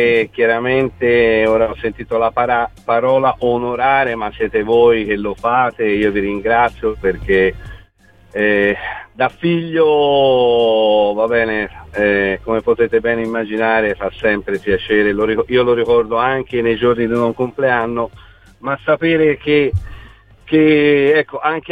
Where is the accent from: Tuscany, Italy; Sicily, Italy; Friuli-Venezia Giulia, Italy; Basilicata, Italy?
Tuscany, Italy; Florence; ma io sono fiorentino, sono nato a Firenze